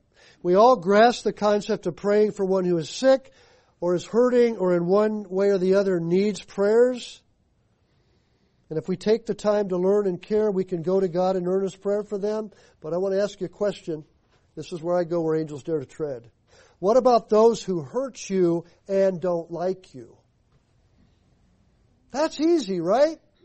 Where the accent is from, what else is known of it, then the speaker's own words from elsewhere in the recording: Nebraska, United States; I grew up in Nebraska. I've sifted wheat. I've worked with other grains and sifted the chaff back and forth.